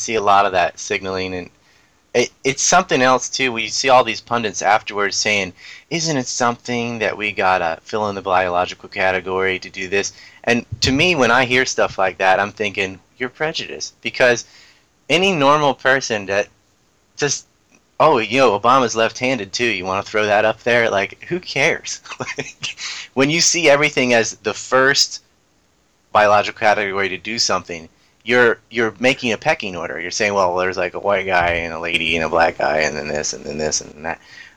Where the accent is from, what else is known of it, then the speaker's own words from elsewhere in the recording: the South, United States; Because I'm from the South